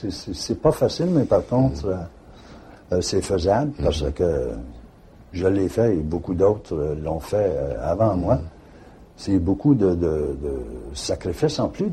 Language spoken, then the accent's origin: French; Vanier, Ontario, Canada; De dire que oui, je suis citoyen d'Ottawa, mais par contre, lorsque tu es vanierois, tu es très, très, très vaillant